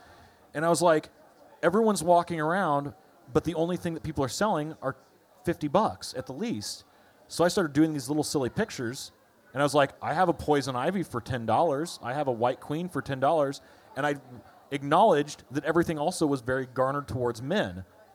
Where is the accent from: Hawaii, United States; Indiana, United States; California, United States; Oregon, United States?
Indiana, United States; Lafayette; Well, as a little whoop whoop, born and raised in Lafayette, Indiana.